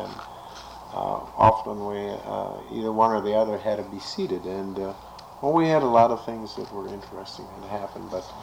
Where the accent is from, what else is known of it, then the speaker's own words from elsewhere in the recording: Merrill, Wisconsin, United States; I guess the only state convention we ever had outside of Madison and Milwaukee was up in my hometown of Merrill